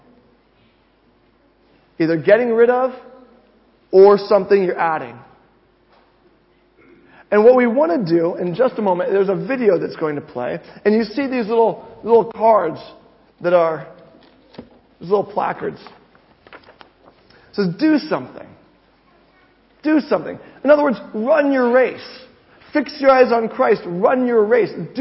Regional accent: United States; being an American, I actually coached proper football

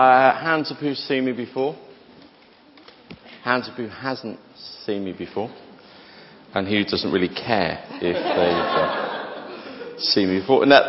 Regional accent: Liverpool, North West England, United Kingdom; accent: Scouse; I don't know if you can tell by my accent where I'm from. I'm from a little fishing village up north called Liverpool. You've heard of it. It's a great place. I was there as a child for many, many years.

